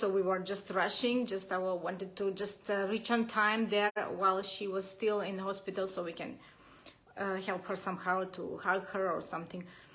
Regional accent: North Macedonia; moved away as an adult; now in Abu Dhabi, United Arab Emirates; I am from Macedonia, but I live in Abu Dhabi for around many years, for around 15 years

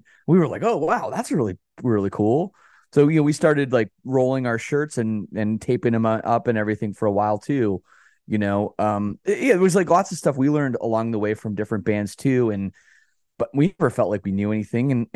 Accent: Canada; we're Canadian, so we didn't have a bank account in the U.S.

